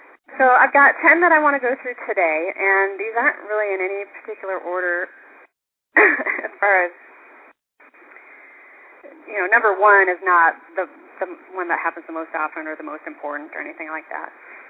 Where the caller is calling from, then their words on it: Atlanta, Georgia, United States; I'm calling from Atlanta, Georgia.